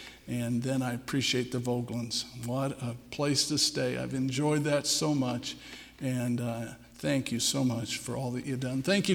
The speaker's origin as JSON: {"language": "English", "region": "California", "country": "United States", "tie": "born there", "also_born_or_lived": "Milwaukee, United States", "lives_now": "Montana, United States", "said": "So I spent over 40 years in the Milwaukee area, a long ways from where I was born in California."}